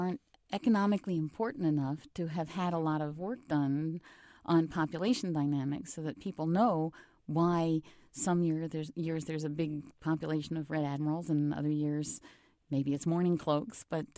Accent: Northeast, United States; I grew up actually in the Northeast, so I went in the early 60s, giving my age away here

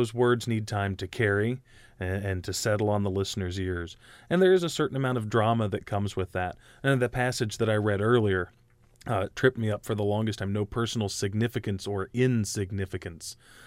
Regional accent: West Virginia, United States; I'm not a native of the state of Illinois. I grew up in West Virginia, which is a state that was born out of the Civil War.

